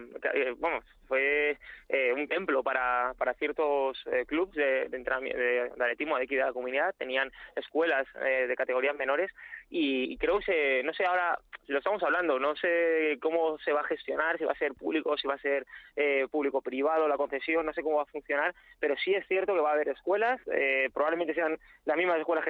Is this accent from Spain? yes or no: yes; Madrid, Community of Madrid, Spain; siendo yo madrileño